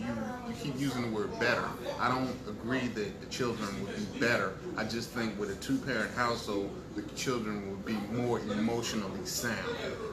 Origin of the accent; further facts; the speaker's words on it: Mobile, Alabama, United States; I was raised in the South.